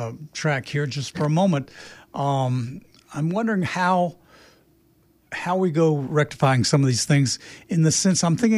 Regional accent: the South, United States; since I was born in the South, born and raised in the South.

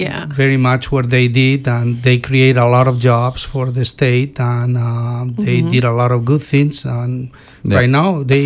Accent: Madrid, Community of Madrid, Spain; now in United States; Well, we both are from Spain. We're from Madrid, both of us.

